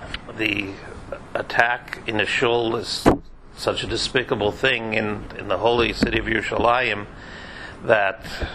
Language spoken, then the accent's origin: English; San Francisco, California, United States; His uncle was my rabbi growing up in San Francisco.